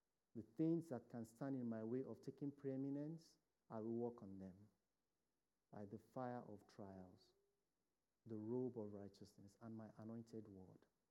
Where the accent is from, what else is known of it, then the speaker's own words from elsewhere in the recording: Nigeria; If you go to my country, Nigeria, let me say much.